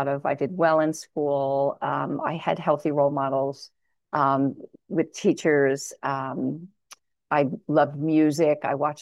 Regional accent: New York, United States; also born or lived in Tennessee; I grew up in New York and I lived in Tennessee, and now I'm out here. And I've noticed that sometimes when I go back to certain memories and time periods, I lapse into the accent.

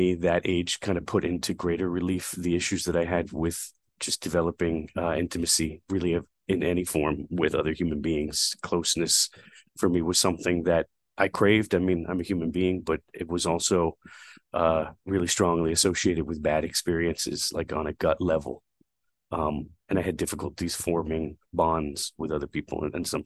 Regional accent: Brooklyn, New York, United States; I was born and raised in Brooklyn in the 1980s. I was born in the mid 70s, so the 80s was basically my childhood.

